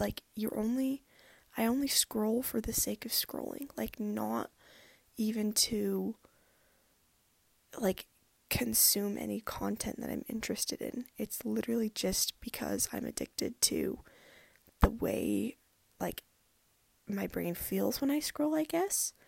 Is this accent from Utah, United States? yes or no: yes; Utah, United States; I am from the U.S. I'm from Utah.